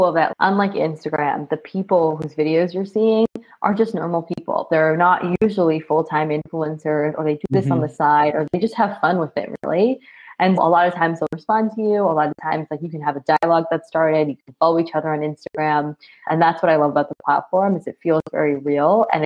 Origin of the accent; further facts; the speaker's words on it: New Hampshire, United States; And it's really cool because I grew up in New Hampshire where there's not a lot of Indians when I was growing up.